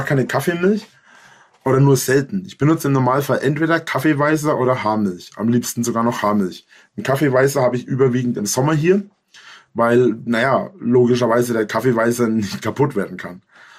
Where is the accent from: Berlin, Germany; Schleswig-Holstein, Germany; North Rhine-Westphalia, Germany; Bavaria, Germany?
Bavaria, Germany; Der Witz ist, bei uns in Franken, in Bayern, heißen die Dinger Pfannkuchen.